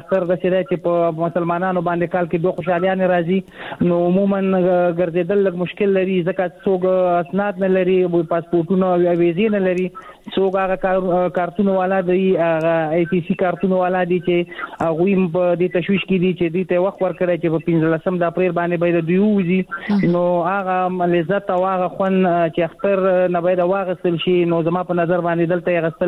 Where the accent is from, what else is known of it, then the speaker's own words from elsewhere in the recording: Afghanistan; now in Pakistan; تاسو پوهیږئ مونږ په افغانستان په پاکستان کې کډوال یو، مهاجر یو